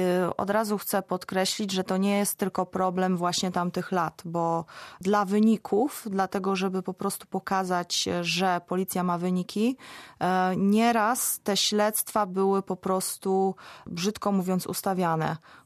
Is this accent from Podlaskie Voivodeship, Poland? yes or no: no; Szczecin, West Pomeranian Voivodeship, Poland; urodziłam się w Szczecinie i wychowałam się w Grodzie Gryfa.